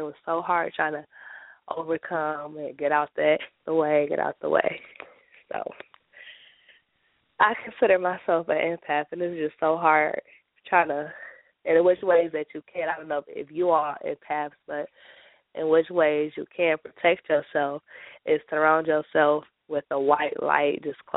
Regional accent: Detroit, Michigan, United States; I'm from Detroit, Michigan.

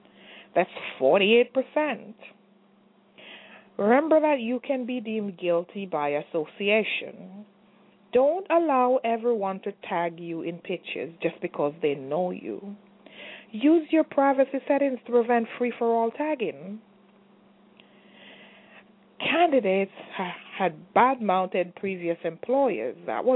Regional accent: Jamaica; I am Jamaican, and I could talk Jamaican patois

